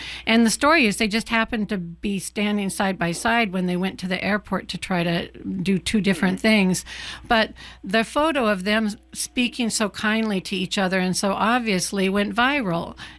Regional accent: United States; And it's very heartening to me as an American to see how many people go out of their comfort zone.

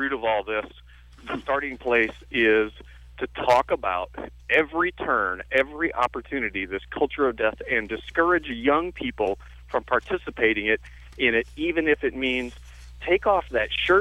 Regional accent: Alabama, United States; And in my high school, I grew up in Alabama, in the basement of my high school, we would shoot live ammunition

